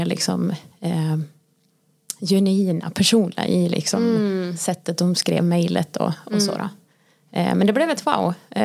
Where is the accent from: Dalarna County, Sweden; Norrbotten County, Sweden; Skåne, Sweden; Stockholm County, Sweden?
Dalarna County, Sweden; Ja, jag är ju en dalkulla som bor i Vansbro.